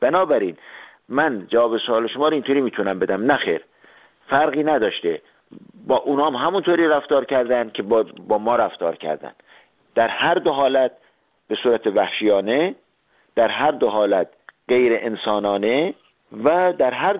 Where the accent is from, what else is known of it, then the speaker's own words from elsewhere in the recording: Iran; now in Austria; من به عنوان یک ایرانی اتریشی